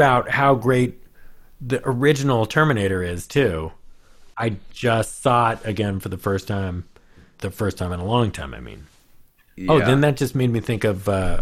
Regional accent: Oakland, California, United States; they left and went to Las Vegas and left my hometown of Oakland. And that's where I was born.

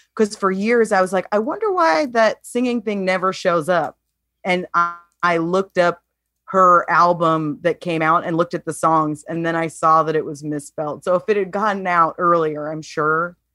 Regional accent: Chatsworth, California, United States; I grew up in Chatsworth. I don't know mm-hmm. if you know where that is. Mm-hmm. It's like real deep out there.

